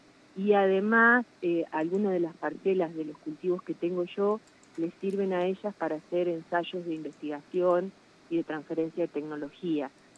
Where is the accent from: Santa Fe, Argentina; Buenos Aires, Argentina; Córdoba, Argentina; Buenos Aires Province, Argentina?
Córdoba, Argentina; Del Campillo; moved away as an adult; also born or lived in Santa Rosa; now in Colonia Barón, Argentina; Yo soy de Del Campillo, que es un pueblo rural del sur de la provincia de Córdoba. Y bueno, me fui a Santa Rosa a estudiar agronomía y de Santa Rosa me radiqué acá en Colonia Barón.